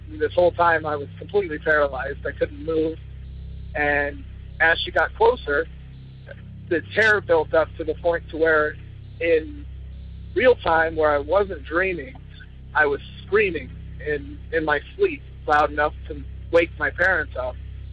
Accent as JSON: {"language": "English", "region": "Iowa", "country": "United States", "said": "I'm from Iowa."}